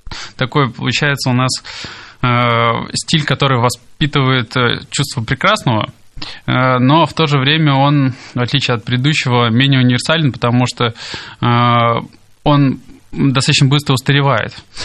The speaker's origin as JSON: {"language": "Russian", "region": "Saint Petersburg", "country": "Russia", "tie": "born or raised there", "said": "Хотя я сам вырос в Купчино."}